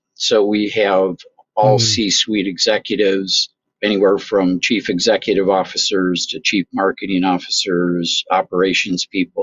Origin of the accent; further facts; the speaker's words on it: Scottsdale, Arizona, United States; also born or lived in Memphis, Tennessee / Texas; so I was born in Memphis, Tennessee, back in the dark ages. And then my parents moved out to Scottsdale, Arizona, probably before I was 1 year old.